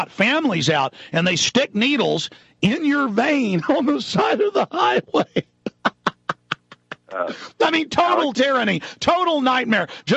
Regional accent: Dallas, Texas, United States; I grew up in Dallas, man.

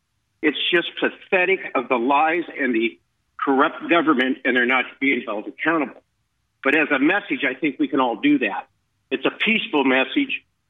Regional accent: United States; My freedoms lie because I'm an American. I'm a God-fearing American, and I love this country

